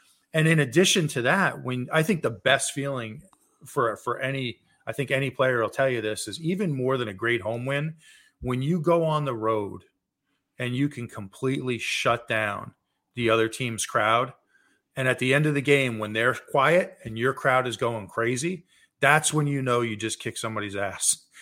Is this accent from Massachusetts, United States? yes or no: no; New Jersey, United States; I was from New Jersey, guys.